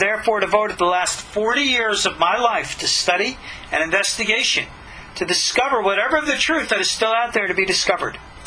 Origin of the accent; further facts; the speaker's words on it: Long Island, New York, United States; born or raised there